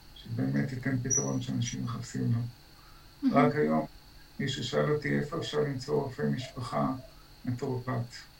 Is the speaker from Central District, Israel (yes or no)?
yes; Rishon LeZion, Central District, Israel; now in Galilee, Israel; אני נולדתי בראשון, גדלתי בראשון, שני ההורים נולדו בראשון, סבתא אחת נולדה בראשון. אבא של סבתא הגיע לראשון בשנת 1884, בתור ילד עם אבא שלו ועם סבא שלו. אני עברתי לגליל